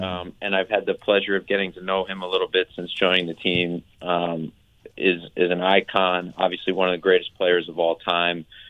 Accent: New York, United States; As a lifelong New York Giants fan, because I grew up in New York

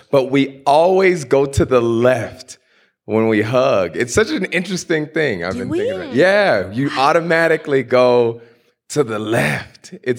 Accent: Houston, Texas, United States; The last slaves were in Galveston, which is right outside of where I grew up in Houston.

